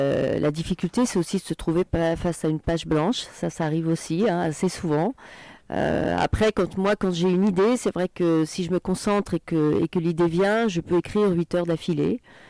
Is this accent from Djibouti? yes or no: yes; Djibouti; un récit qui partagera à la fois des souvenirs de mon enfance à Djibouti